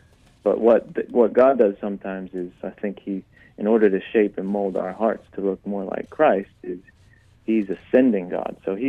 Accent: United States; born there; So I was born here in the States, obviously, and grew up as a pastor's kid

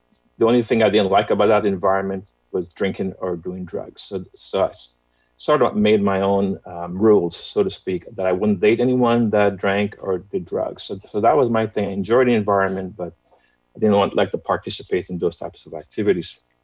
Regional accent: Guyana; So my experience, I was born and raised in Guyana. Guyana is a small country in South America, on the tip of South America.

